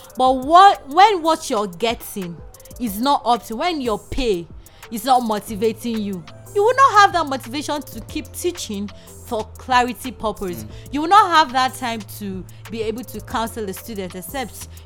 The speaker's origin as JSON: {"language": "English", "country": "Nigeria", "said": "briefed you guys on how it is being a Nigerian 300 level student"}